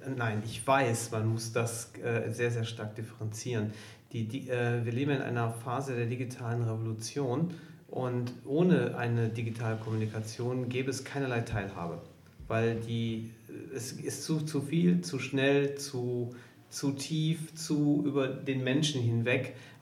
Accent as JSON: {"language": "German", "region": "North Rhine-Westphalia", "country": "Germany", "tie": "born or raised there", "said": "Die sind aus weit Deutschland in mein Heimat-Ruhrgebiet gekommen, um Arbeit zu bekommen."}